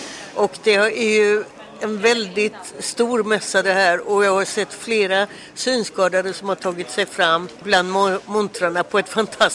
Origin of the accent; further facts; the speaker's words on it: Gothenburg, Västra Götaland County, Sweden; Jag är uppvuxen här i Göteborg, där bokmässan är. Min mamma var från Göteborg, min pappa var från Bohuslän. Så jag tycker att jag har ett ben i Göteborg och ett ben i Bohuslän.